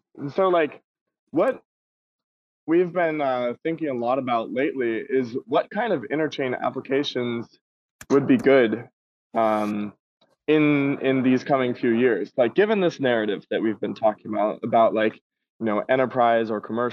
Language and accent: English; Los Angeles, California, United States; Yeah, I am. I'm from Los Angeles.